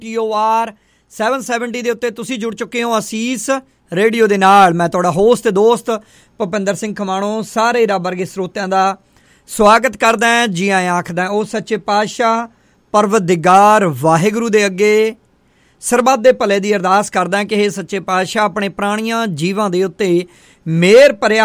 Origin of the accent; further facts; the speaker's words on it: Punjab, India; moved away; ਕਿਉਂਕਿ ਆਪਾਂ ਉੱਥੋਂ ਮੈਂ ਪੰਜਾਬ ਤੋਂ ਬਿਲੋਂਗ ਕਰਦਾ ਜੀ